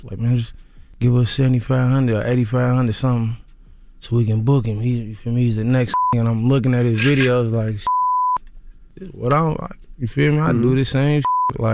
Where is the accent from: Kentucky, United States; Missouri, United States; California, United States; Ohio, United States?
Kentucky, United States; Louisville; I'm from Louisville, Kentucky.